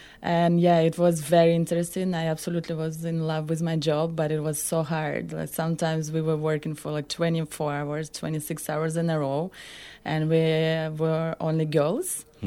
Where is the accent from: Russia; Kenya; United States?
Russia; Moscow; Even if I started to, like, try to speak Catalan, and they're like, oh, where are you from? Okay, Moscow.